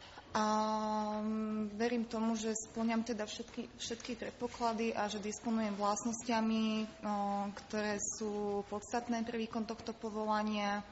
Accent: Šaľa, Nitra Region, Slovakia; pochádzam z Ošala, kde pôsobím ako advokátka.

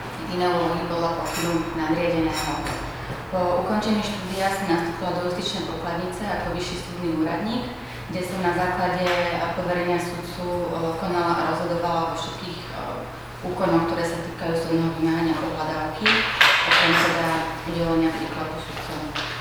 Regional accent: Omšenie, Trenčín Region, Slovakia; pochádzam z Omšenia. Strednú školu som navštevovala v Trenčine.

